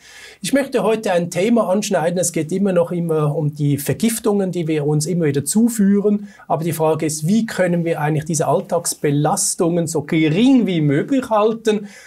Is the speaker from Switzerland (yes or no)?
yes; Switzerland; Da habe ich auch so moralische Probleme als Schweizer.